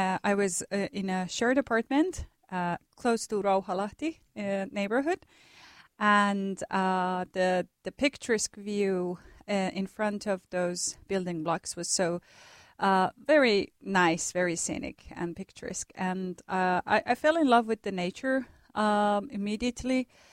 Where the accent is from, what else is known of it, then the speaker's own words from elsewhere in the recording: Iran; moved away as an adult; now in Kuopio, Finland; I did my first master's in Tehran, Iran. I'm originally from Iran